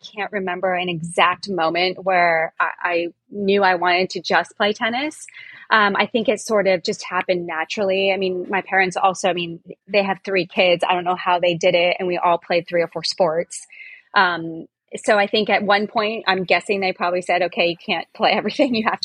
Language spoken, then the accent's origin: English; Rhode Island, United States; a lot of people get surprised that I'm from Rhode Island.